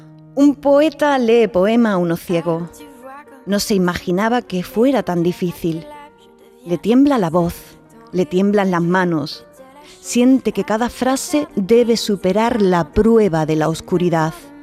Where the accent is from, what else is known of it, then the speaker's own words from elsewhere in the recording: Andalusia, Spain; accent: Andalusian; Pero es que sucede que esa norma la estamos respetando cuando leemos con nuestro acento andaluz.